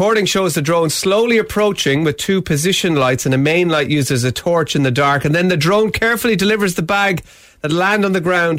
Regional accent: Ireland; Irish people being Irish people, we tend to have more than one.

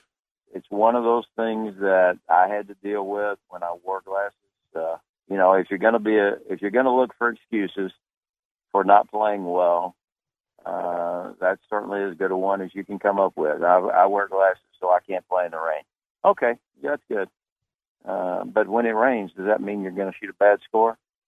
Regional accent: Texas, United States; So, golly, you know, as a kid growing up in Texas, I can remember watching Jack beat Arnold and Marty Fleckman coming down the stretch.

